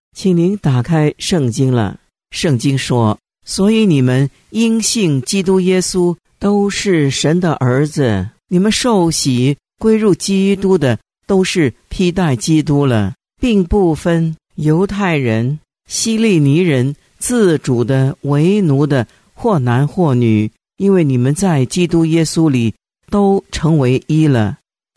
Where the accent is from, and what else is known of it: China